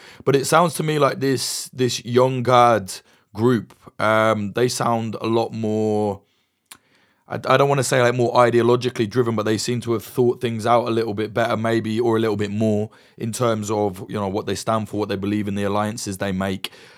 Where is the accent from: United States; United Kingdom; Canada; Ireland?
United Kingdom; I hate to say it as a Brit